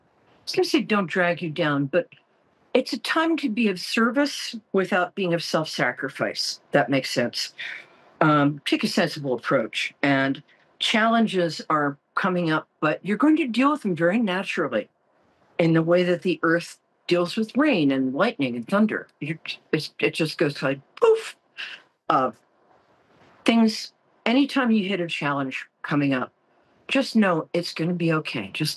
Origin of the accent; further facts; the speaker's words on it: Brooklyn, New York, United States; Or else, I'm from Brooklyn, we like to threaten people randomly.